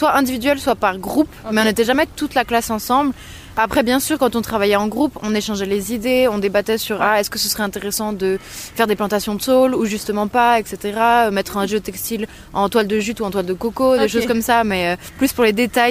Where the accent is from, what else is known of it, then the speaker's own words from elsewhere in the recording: Geneva, Switzerland; je suis genevoise, j'ai grandi, vécu, etc. fait toutes mes études à Genève, j'ai 25 ans